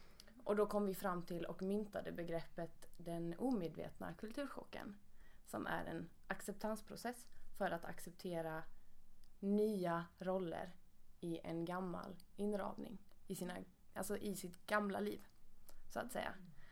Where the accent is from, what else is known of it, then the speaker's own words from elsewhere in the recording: Värnamo, Småland, Sweden; now in Lund, Sweden; Jag kommer ursprungligen från Värnamo i Småland och har då också pluggat i Västerås ihop med Ronja. Och bor nu i Lund där jag pluggar en masterutbildning i sociologi.